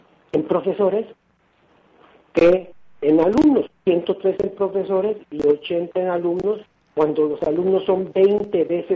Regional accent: Jalisco, Mexico; ¿cuántos habría en 8.4 millones que somos los jaliscienses?

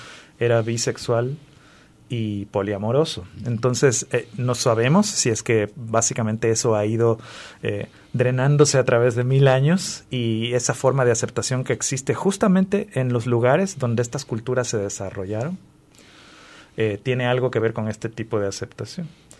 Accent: Guayaquil, Guayas, Ecuador; Nosotros venimos de Guayaquil, que es la ciudad más grande, la ciudad costera, pero al mismo tiempo es una ciudad muy tradicional, muy machista, muy conservadora.

